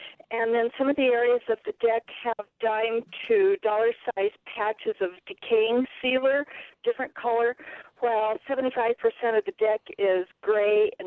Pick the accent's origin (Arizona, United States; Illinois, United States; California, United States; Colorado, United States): Arizona, United States; Prescott; This is my home in Prescott, my hometown